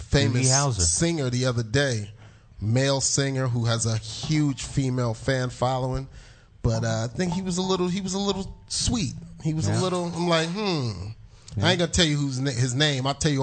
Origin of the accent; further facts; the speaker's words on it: New Jersey, United States; also born or lived in Fort Lauderdale / Miami; Even Fort Lauderdale. I'm from Jersey, but I lived in Fort Lauderdale for years.